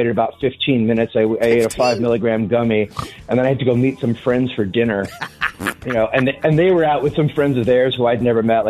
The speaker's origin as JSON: {"language": "English", "town": "Baltimore", "region": "Maryland", "country": "United States", "moved": "yes", "lives_now": "Denver, United States", "said": "I am originally from Baltimore. I've been out in Denver for about 3.5 years now."}